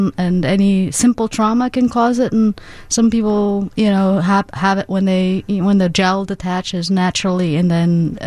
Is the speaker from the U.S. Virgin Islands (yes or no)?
no; Egypt; now in United States; Egypt, originally.